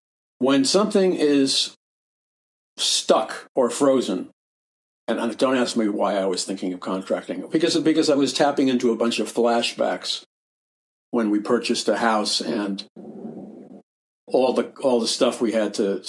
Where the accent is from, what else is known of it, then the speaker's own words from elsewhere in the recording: New York City, New York, United States; Growing up in New York City, you'd see cement mixers all the time